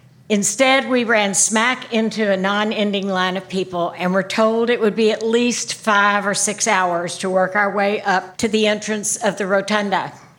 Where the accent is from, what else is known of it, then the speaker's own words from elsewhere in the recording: Pine Bluff, Arkansas, United States; Once they learned I was from the Deep South, and had gone off to college from Pine Bluff, Arkansas in 1957, when Little Rock Central High School was integrated, they had lots of questions.